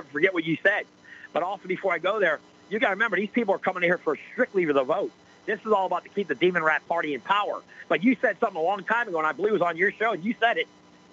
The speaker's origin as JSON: {"language": "English", "country": "United States", "said": "as an American who loves my country dearly. My family's been in this country almost 190 years, Jim, my dad's side."}